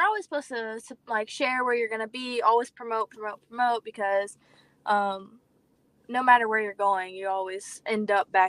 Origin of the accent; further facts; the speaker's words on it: Cincinnati, Ohio, United States; Yes, Cincinnati, Ohio.